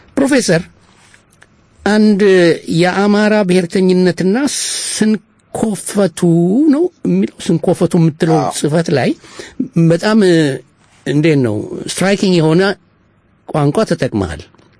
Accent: Addis Ababa, Ethiopia; ወሎዮች አበ ነው የምንለው አዲስ አበባ ባድግም

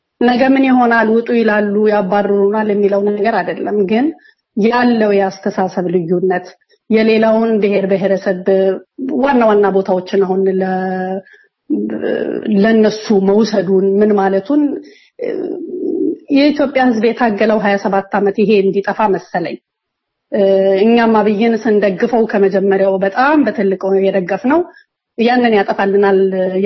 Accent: Addis Ababa, Ethiopia; እኔ አዲስ አበባ ልጅ ነኝ፣ አዲስ አበባ ተወልጄ ነው ያደግኩት። የትኛውም ሌላ ክልል ሄጄ መኖር አልችልም።

